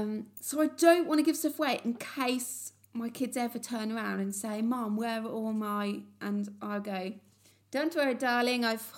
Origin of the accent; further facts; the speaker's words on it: Birmingham, West Midlands, United Kingdom; So I grew up in Moseley and this was before... pound shops, right?